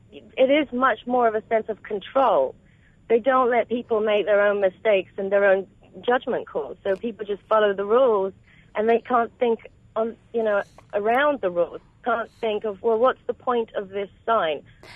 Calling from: United Kingdom; I'm also a Brit who is living in New York

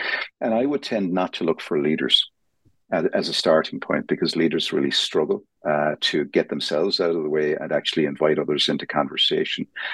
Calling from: Dublin, Leinster, Ireland; I'm calling in from Dublin, Ireland

